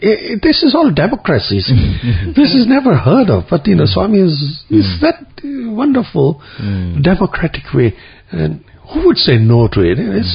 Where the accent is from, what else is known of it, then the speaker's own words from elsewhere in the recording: Kampala, Central Region, Uganda; we didn't come from UK. We came from Uganda.